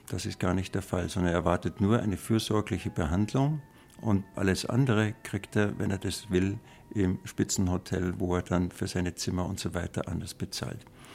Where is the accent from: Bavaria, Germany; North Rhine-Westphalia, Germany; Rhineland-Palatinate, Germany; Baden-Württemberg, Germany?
Bavaria, Germany; Ich bin Bayer, ich bin gern Bayer und ich bekenne mich dazu.